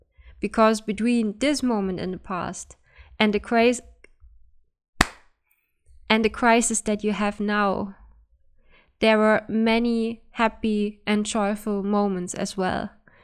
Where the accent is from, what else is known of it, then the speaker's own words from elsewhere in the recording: Germany; English is a second language; now in Helsinki, Finland; I could not go to my home country, Germany, to see my family for Christmas. So I've stayed alone in Helsinki